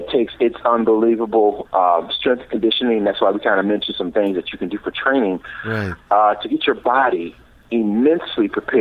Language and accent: English; Chicago, Illinois, United States; I am from Chicago, calling right from the Windy City, and it's true to its name.